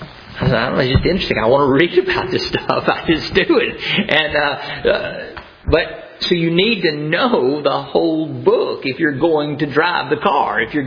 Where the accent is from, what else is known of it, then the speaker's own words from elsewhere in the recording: Florence, Alabama, United States; I go, no way, man, I'm from Florence, Alabama.